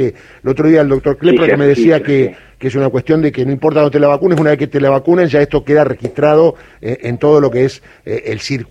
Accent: Buenos Aires, Argentina; soy de Capital

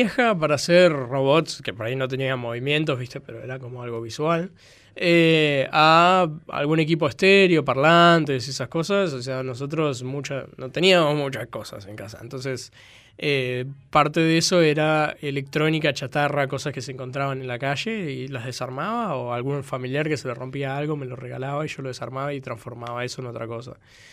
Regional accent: Buenos Aires, Argentina; born there; yo nací en Pompeya.

